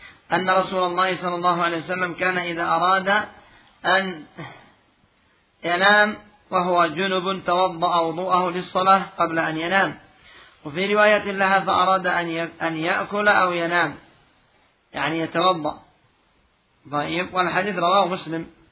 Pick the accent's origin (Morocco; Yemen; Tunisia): Yemen; وعندنا في اليمن